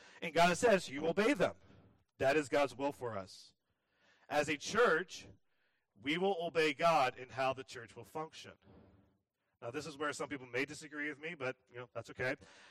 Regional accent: United States; And yes, I am an American, and yes, I love this country.

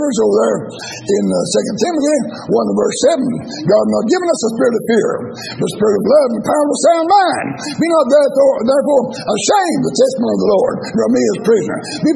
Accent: the South, United States; I'm glad I was raised in America and I'm glad I was raised down south.

